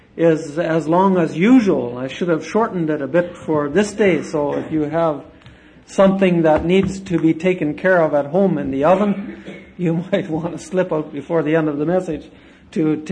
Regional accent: Vanderhoof, British Columbia, Canada; And I remember my hometown

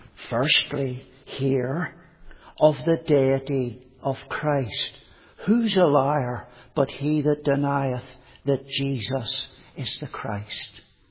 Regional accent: Northern Ireland, United Kingdom; I was brought up in Northern Ireland. I was brought up going to an evangelical Sunday school from I was 3 or 4 years old.

